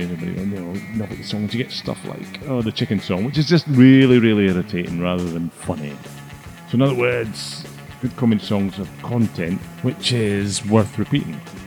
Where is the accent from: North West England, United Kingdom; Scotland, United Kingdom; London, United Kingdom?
Scotland, United Kingdom; Now, I'm also Scottish, as some of you may have gathered.